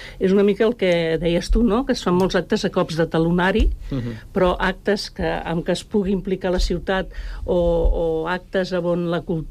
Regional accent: Sant Cugat, Catalonia, Spain; He de confessar que sóc filla de Sant Cugat, he viscut tota la vida aquí

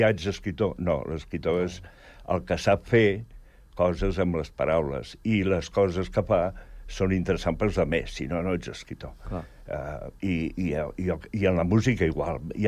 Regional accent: Sant Cugat, Catalonia, Spain; qui no sàpiga que soc de Sant Cugat

